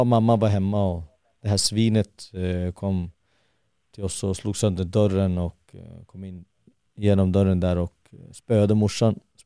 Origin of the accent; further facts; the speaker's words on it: Jordbro, Stockholm County, Sweden; Södra Stockholm, Jordbro, i Haninge kommun.